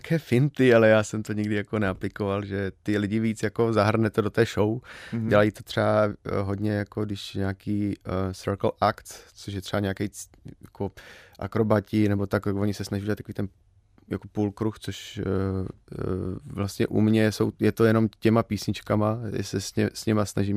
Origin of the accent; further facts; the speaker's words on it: Moravia, Czechia; protože jak jsem z Moravy, mám fakt jako kousek Slovensko. Dejme tomu 20 kilometrů od hranic, tak jsem trošku jako Slovák v podstatě.